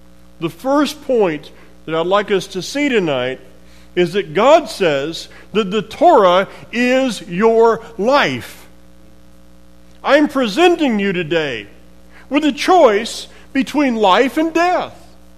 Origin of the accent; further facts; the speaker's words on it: the South, United States; I grew up in the South, not knowing that a football and a baseball and a golf ball existed.